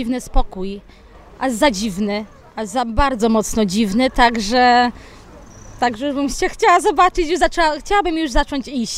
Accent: Turek, Greater Poland Voivodeship, Poland; now in Ostrów Wielkopolski, Poland; bo ja nie jestem tutaj z Ostrowa, jestem z okolic Turku.

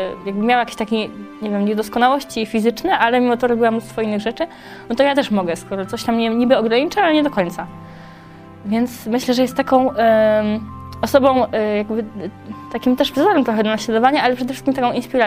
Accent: Lesser Poland, Poland; now in Gliwice, Poland; pochodzę z Małopolski, ale mieszkam w Gliwicach.

